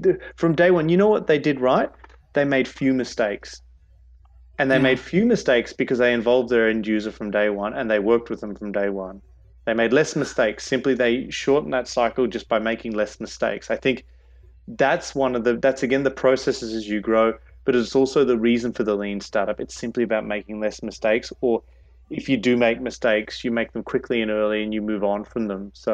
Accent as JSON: {"language": "English", "town": "Brisbane", "region": "Queensland", "country": "Australia", "tie": "born there", "said": "I'm dual. I was born in Australia. I was born in Brisbane and then went overseas and had a great time for 10 years over there. And just before I got back, I picked up Swedish citizenship and am now living here down under with a Swedish passport."}